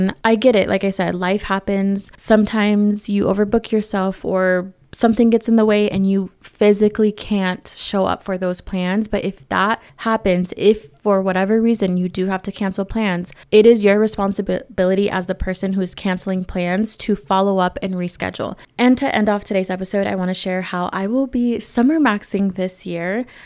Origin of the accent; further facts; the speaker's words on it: California, United States; if you guys don't know, I'm born and raised in California